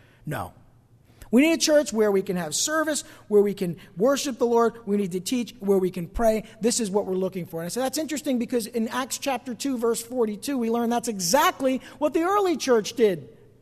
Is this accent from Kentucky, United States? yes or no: no; East Rutherford, New Jersey, United States; You know, I grew up in East Rutherford.